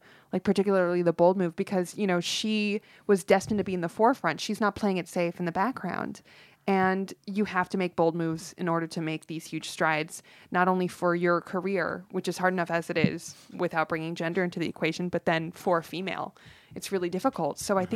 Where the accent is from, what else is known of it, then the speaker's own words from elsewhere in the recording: North Hollywood, California, United States; I grew up in North Hollywood.